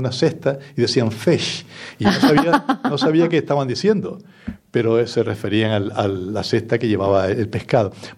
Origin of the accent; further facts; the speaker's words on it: Puerto de la Cruz, Canary Islands, Spain; born there; nací en el Puerto de la Cruz, como bien dijo Luis, en 1947, 2 años antes del volcán, de que naciera el volcán de La Palma.